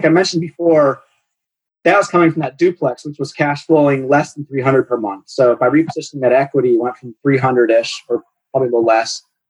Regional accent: Cleveland, Ohio, United States; And I kind of know the area because I grew up in Cleveland, or just east of Cleveland.

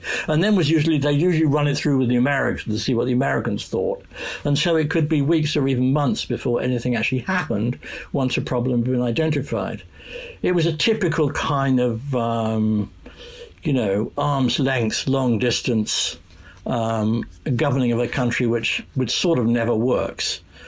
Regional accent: United Kingdom; which we all know, being British, but they had to find out.

